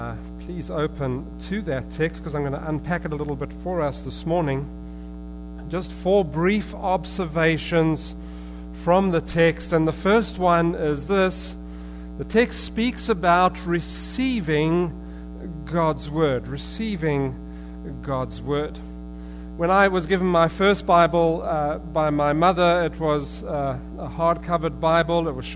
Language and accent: English; United Kingdom; now in Uxbridge, Canada; And my British sense of humor is such